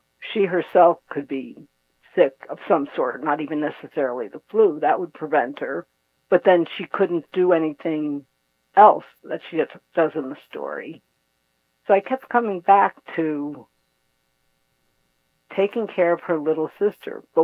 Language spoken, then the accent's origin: English; Bronx, New York, United States; born there; by the time I was born in the Bronx